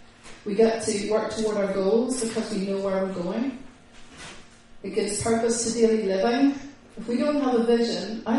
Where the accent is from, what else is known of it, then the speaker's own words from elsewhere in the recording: Ireland; I'm an Irish woman. I'm a fighter.